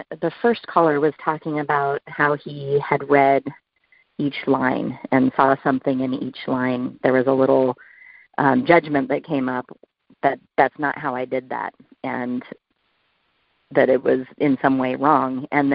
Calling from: Seattle, Washington, United States; I'm calling from Seattle.

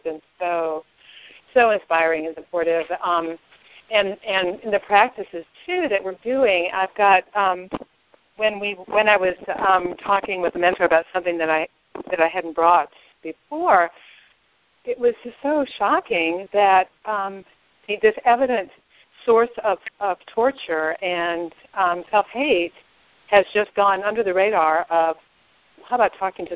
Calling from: North Carolina, United States; I'm calling from North Carolina.

